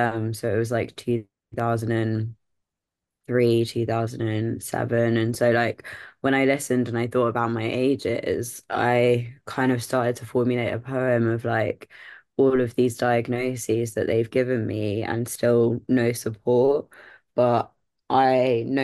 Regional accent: London, United Kingdom; I'm born and raised in London and went through the whole UK school system.

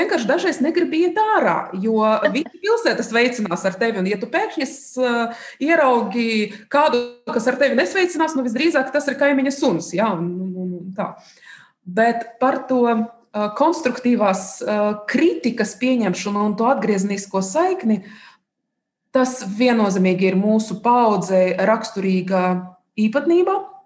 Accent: Saint Petersburg, Russia; Latvian is a second language; moved away as an adult; also born or lived in Ukraine; now in Latvia; es esmu dzimusi Ukrainā, studēju skolu un augstskolā Pēterburgā, un atbraucot Latvijā jau tādos, Brieduma gados

